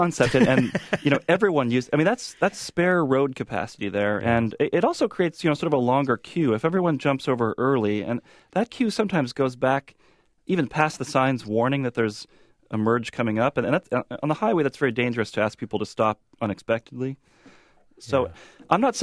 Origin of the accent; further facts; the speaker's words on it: Midwest, United States; born there; Well, you know, I used to be you. I was born in the Midwest. I'm a polite guy.